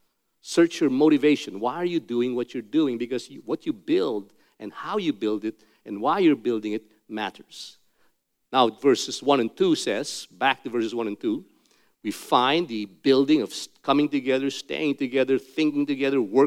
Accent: Philippines; For instance, I'm a Filipino.

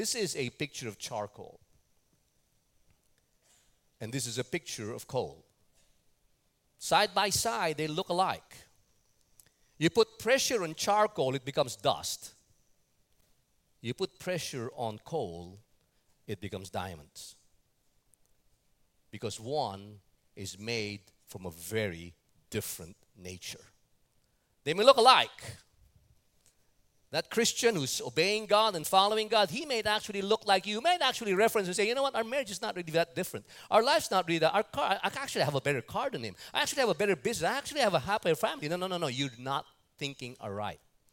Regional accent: New York, United States; I'm seeing Tim and Tina here, we're from New York

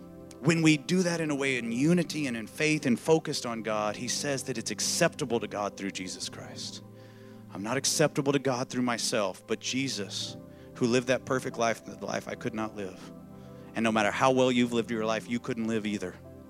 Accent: Texas, United States; I grew up in the South, in America, in Texas

